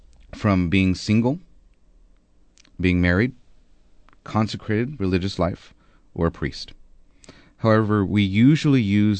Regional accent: Corpus Christi, Texas, United States; Sure. Well, I was born and raised here in Corpus Christi.

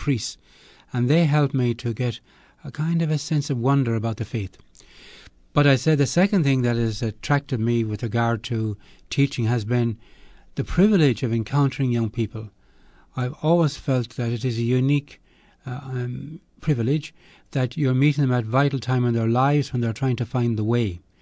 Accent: Ireland; accent: Irish; Well, I'm an Irish man, of course.

